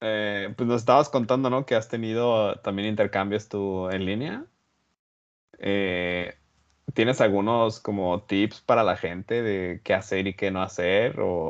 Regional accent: Mexico; cosa que como mexicano, oye, pues nos gusta el pan, ¿no?

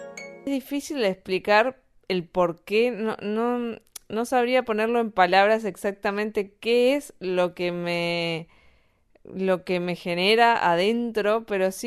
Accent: Argentina; also born or lived in Granada / Andorra; now in Innsbruck, Austria; somos de Argentina y emigramos a España hace como en el 2016 y estuvimos viviendo en Granada, España, después nos fuimos a Andorra, después volvimos a España y ahora estamos en Innsbruck, Austria.

